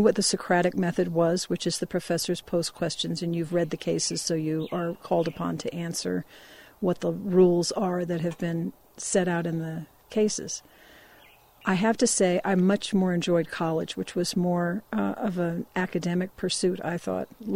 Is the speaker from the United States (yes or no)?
yes; Berkeley, California, United States; Both of my parents were lawyers, and I grew up in Berkeley, California.